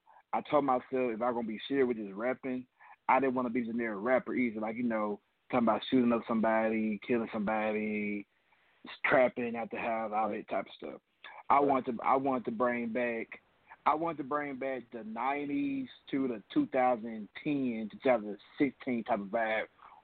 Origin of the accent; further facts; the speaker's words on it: Jackson, Mississippi, United States; And in Mississippi, we don't really have like jigging music.